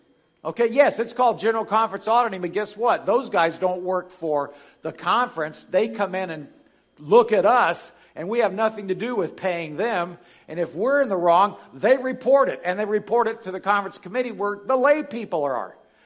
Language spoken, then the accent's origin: English; Calhoun, Georgia, United States; This is in my hometown of Calhoun, Georgia.